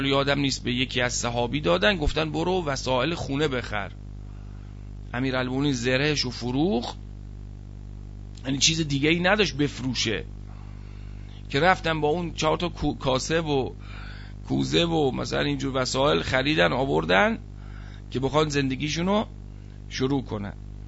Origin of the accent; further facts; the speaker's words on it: Iran; ما مال ایرانیم